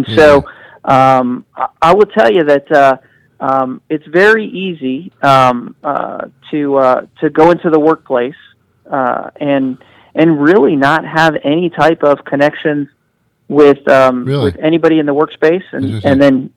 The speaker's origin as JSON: {"language": "English", "town": "Miami", "region": "Florida", "country": "United States", "lives_now": "Alaska, United States", "said": "And I'll tell you, for me, I'm from Miami, Florida, and so the first time -40 hit my body"}